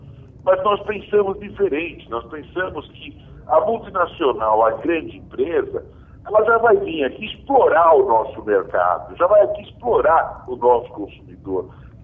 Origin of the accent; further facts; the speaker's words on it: Brazil; Eu, como brasileiro e produtivista que sou